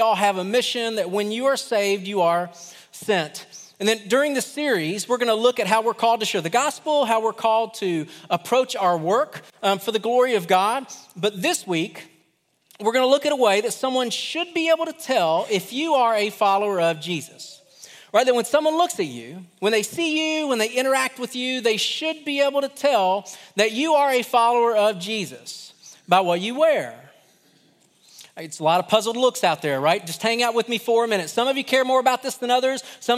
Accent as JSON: {"language": "English", "region": "Kentucky", "country": "United States", "said": "I am from Kentucky. I do like country music."}